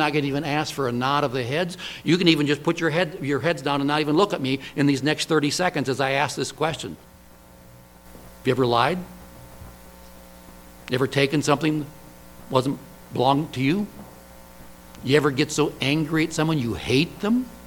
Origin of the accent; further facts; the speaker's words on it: Wyoming, United States; I grew up in Wyoming. We'd do Hertz donuts.